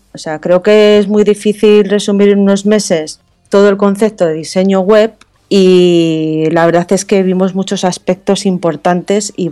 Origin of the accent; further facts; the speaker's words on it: Zaragoza, Aragon, Spain; También he opositado para ser profesora en Zaragoza, que es mi ciudad natal